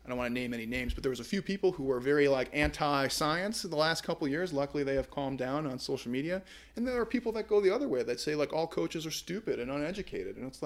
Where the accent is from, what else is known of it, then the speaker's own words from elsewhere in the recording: Midwest, United States; I'm from the Midwest. It's supposed to be like zero right now.